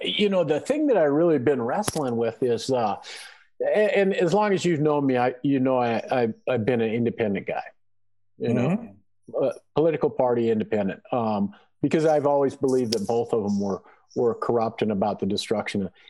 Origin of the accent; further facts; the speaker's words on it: United States; But as American people, we don't think that happens in our country.